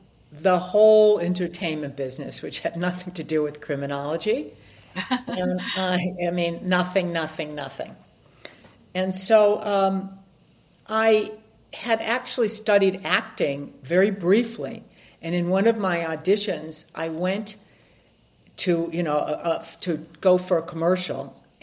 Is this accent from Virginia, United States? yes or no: no; Cleveland, Ohio, United States; also born or lived in New York, United States; I grew up in Ohio in a suburb in Cleveland.